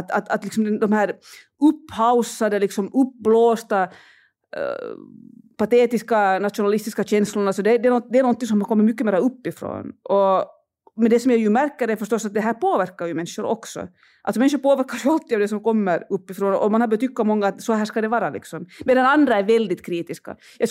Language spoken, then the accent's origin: Swedish; Finland; för mig som finländare, alltså min morfar var med i kriget.